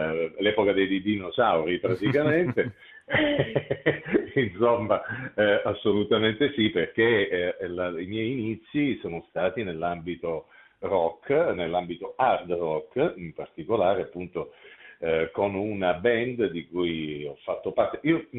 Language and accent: Italian; Ostuni, Apulia, Italy; ho vissuto la mia infanzia e preadolescenza a Ustuni, Ostuni è una cittadina Puglia, cosiddetta Città Bianca viene chiamata